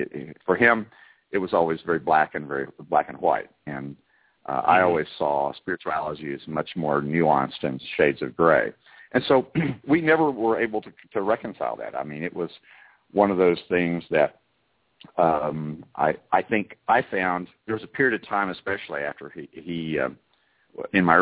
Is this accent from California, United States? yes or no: no; Alabama, United States; I grew up in Northeast Alabama, and my father was a Southern Baptist minister.